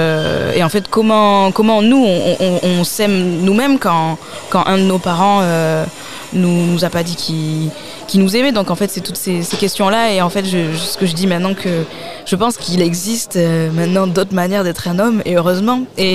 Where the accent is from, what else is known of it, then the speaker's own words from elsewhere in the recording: Nouvelle-Aquitaine, France; Et moi, j'ai grandi au Pays Basque, donc avec aussi une culture traditionnelle très forte.